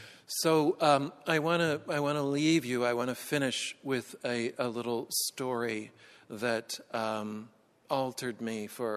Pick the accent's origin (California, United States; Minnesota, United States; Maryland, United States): Minnesota, United States; Edina; So you can see, I come a long way from Edina to San Pedro Sula.